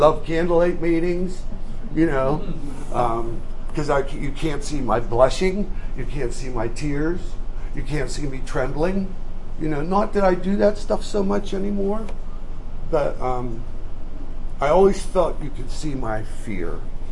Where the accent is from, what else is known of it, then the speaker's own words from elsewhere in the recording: Pittsburgh, Pennsylvania, United States; I'm from Pittsburgh, power.